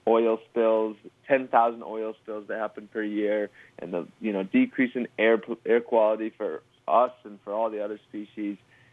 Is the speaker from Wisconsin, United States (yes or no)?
yes; Wisconsin, United States; moved away as an adult; I spent the first 23 years of my life in Wisconsin, growing up in the North Woods